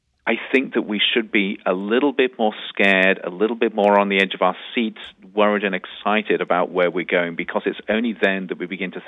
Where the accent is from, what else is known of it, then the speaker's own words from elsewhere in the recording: United Kingdom; That particular incident, and of course, being British, it's part of our heritage.